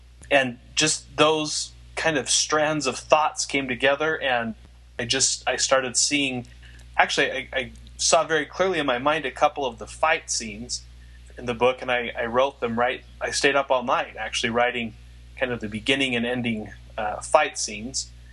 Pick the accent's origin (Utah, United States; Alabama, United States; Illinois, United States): Utah, United States; Farmington; also born or lived in Pittsburgh, United States / New York City, United States; Well, I grew up in Farmington, Utah.